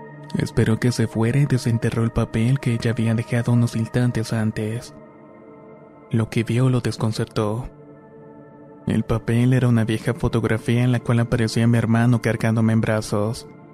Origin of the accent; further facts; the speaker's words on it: Dominican Republic; de la República Dominicana